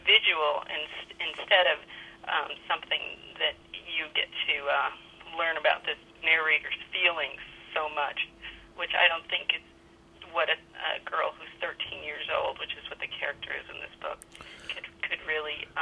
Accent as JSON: {"language": "English", "region": "New York", "country": "United States", "tie": "born or raised there", "said": "growing up in New York in the 70s was a difficult period. I had a commercial loft."}